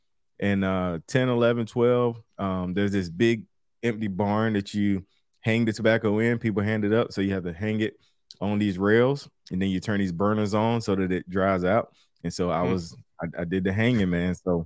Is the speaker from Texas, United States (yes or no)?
no; Turkey, North Carolina, United States; I'm from Turkey, North Carolina, which is a very small town.